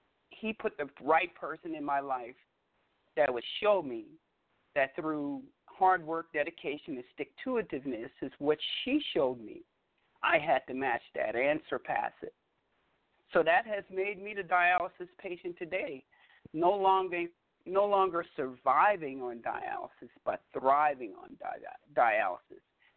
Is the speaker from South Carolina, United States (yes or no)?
yes; Charleston, South Carolina, United States; I'm from Charleston, South Carolina. I'm going to head back to Charleston to live.